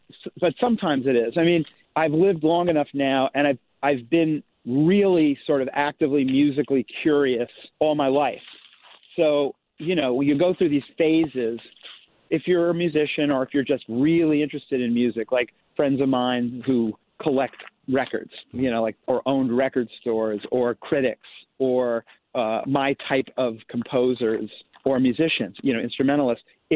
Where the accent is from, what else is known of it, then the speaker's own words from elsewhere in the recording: New York City, New York, United States; I grew up in New York City, where I heard little, you know, Afro-Cuban percussion trios and quartets in the park just playing, or, you know, Spanish music.